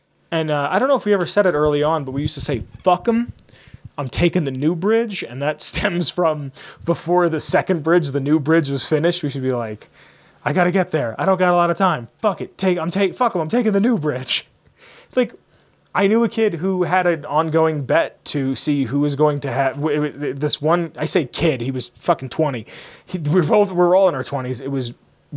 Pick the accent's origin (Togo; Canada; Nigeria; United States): United States; Pennsylvania; My hometown, they had to build a new bridge. And they wouldn't keep the old one as a walking bridge, which I never fucking understood.